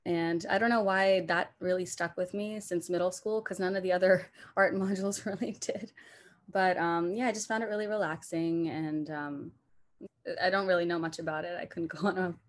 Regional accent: New Hampshire, United States; Well, growing up, I grew up in a mostly like white area. I grew up in New Hampshire.

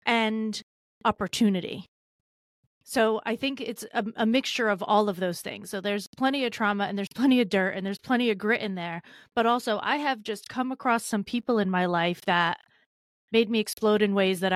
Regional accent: Fall River, Massachusetts, United States; Fall River, Mass.

